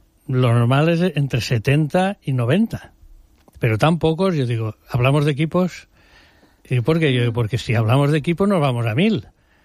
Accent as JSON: {"language": "Spanish", "region": "Valencian Community", "country": "Spain", "said": "llegamos a la provincia de Alicante, normalmente la climatología, aunque llueva, es buena, no es de frío, aunque sea noviembre. La restauración, yo pienso que mi terreta es de las mejores"}